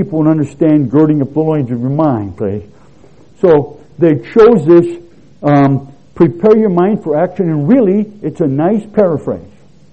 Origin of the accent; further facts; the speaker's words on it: United States; now in Colombia; People ask me, well, so I'm from the United States. I'm an American, North American.